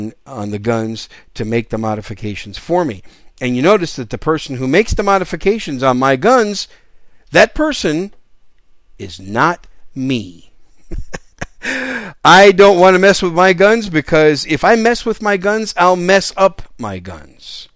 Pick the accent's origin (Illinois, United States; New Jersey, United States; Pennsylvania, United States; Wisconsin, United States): Wisconsin, United States; Green Bay; now in San Antonio, United States; I'm from the Green Bay, Wisconsin area, so I grew up in the frozen tundra.